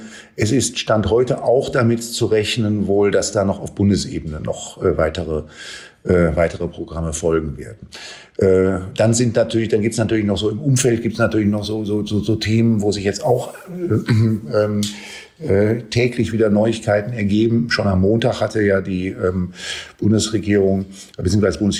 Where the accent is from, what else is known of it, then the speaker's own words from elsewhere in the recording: Berlin, Germany; als Berliner.